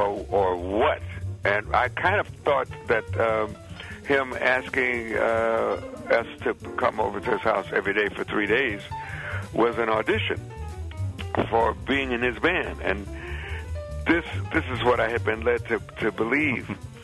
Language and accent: English; Chicago, Illinois, United States; born or raised there; moved away as an adult; now in New York, United States